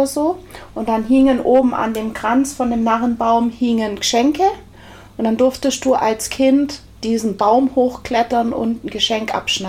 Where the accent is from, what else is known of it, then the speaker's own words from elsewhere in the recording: Baden-Württemberg, Germany; ich bin ja am Bodensee groß geworden